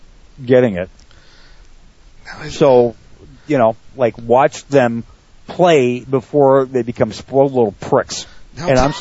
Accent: Canada; And you forget, I am Canadian.

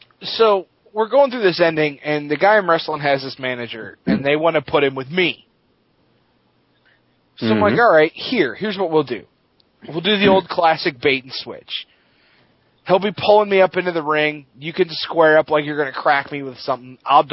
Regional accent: Baltimore, Maryland, United States; And I came out saying that I was from Baltimore

